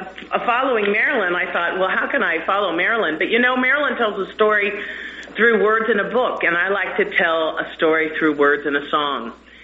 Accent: Indiana, United States; also born or lived in Los Angeles; now in New York, United States; I grew up in Indiana.

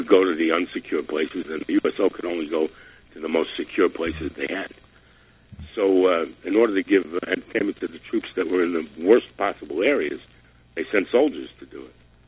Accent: Jersey City, New Jersey, United States; I'm from Jersey City, New Jersey.

